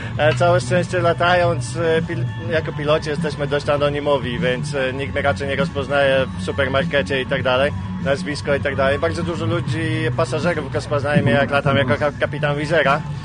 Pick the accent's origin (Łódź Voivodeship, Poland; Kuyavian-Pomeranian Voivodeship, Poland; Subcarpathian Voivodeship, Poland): Subcarpathian Voivodeship, Poland; Rzeszów; jestem oryginalnie z Rzeszowa